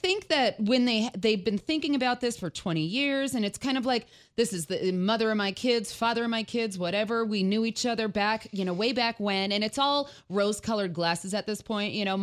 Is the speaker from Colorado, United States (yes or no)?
no; New York, United States; I'm from New York originally. And so that's, you know, that's where our life started.